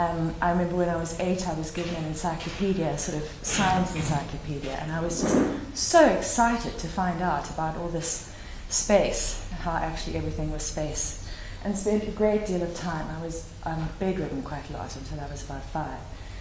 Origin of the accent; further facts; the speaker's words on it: South Africa; And growing up in South Africa and working in places like Mozambique and Rwanda